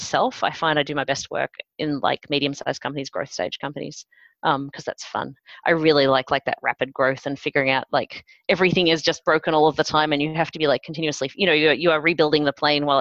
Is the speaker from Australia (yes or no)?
yes; Australia; I think they couldn't understand my accent. I'm Australian, obviously.